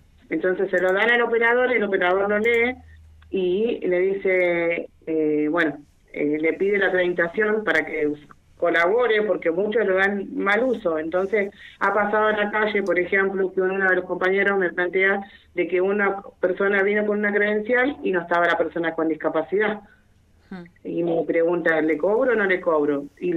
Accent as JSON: {"language": "Spanish", "town": "El Bolsón", "region": "Río Negro", "country": "Argentina", "tie": "born or raised there", "said": "yo, como nací y criada en Bolsón"}